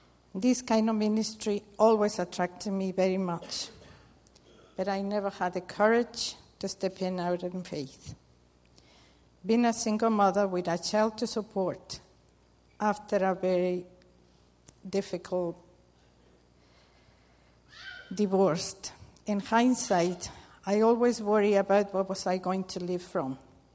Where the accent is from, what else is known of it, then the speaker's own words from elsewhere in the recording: Mexico; English is a second language; moved away as an adult; I am originally from Mexico, and I have lived in this lovely country for the past 25 years. I call it home, but not for the weather.